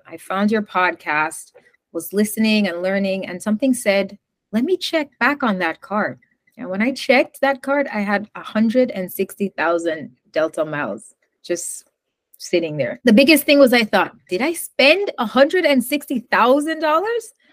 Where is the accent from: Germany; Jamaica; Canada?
Jamaica; moved away as an adult; now in Miami, United States; I am a mother of two, marathon runner. I moved to the US from Jamaica when I was 20 years old, and I've been in Miami ever since then.